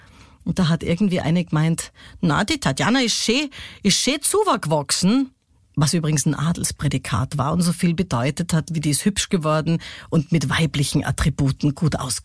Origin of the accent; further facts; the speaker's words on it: Munich, Bavaria, Germany; born there; ich bin in München geboren